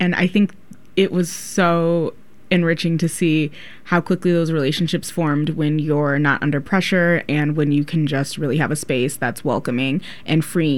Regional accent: Cleveland, Ohio, United States

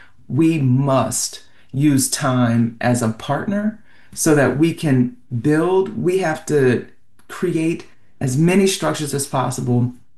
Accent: New Orleans, Louisiana, United States; My hometown, New Orleans, after Katrina was decimated, right.

